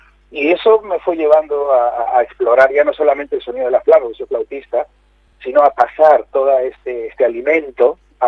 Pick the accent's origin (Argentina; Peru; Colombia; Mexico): Peru; born there; yo soy nacido en Perú, yo soy peruano, pero por parte de mi familia, de mi madre, todos son afrodescendientes, o sea, son negros.